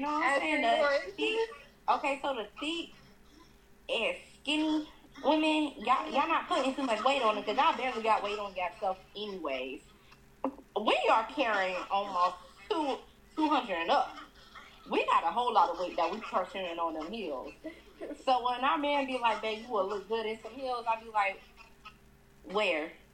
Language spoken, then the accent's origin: English; Fayetteville, North Carolina, United States; If y'all don't know, that's Fayetteville. It's my hometown, so don't talk shit about it.